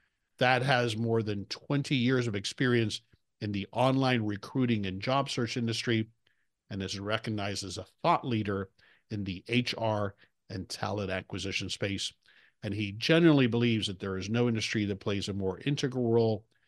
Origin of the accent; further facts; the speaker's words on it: Florida, United States; also born or lived in Dallas, Texas; I live in Florida now. Well, I grew up in Florida, but I spent 31 years in the Dallas, Texas area, Dallas, Fort Worth area, rather.